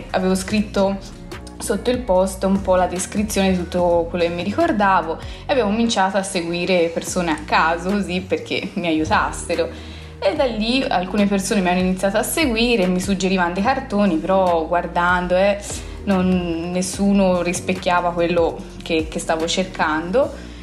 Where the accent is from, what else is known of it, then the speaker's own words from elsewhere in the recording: Prato, Tuscany, Italy; entrambe veniamo da Prato